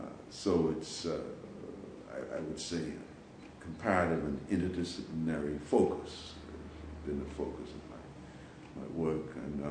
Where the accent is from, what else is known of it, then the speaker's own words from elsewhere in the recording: Bahamas; Growing up in the Bahamas to begin